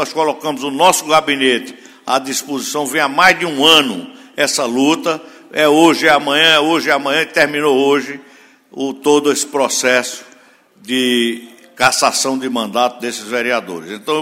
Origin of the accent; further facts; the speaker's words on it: Garanhuns, Pernambuco, Brazil; dois vereadores da minha terra, dois vereadores de Garanhuns